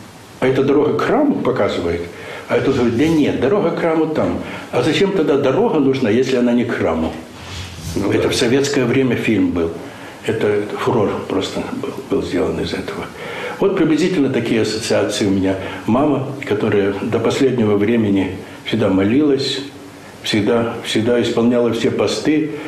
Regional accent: Odesa, Odesa Oblast, Ukraine; Одессит. Потому что я с 1958 года, я одессит.

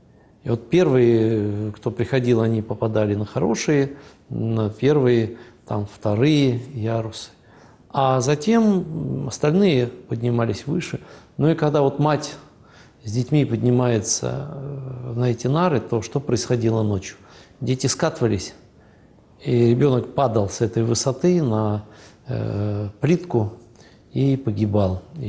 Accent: Voronezh, Voronezh Oblast, Russia; Я из центральной части России, я воронежец, да. А у нас по-другому.

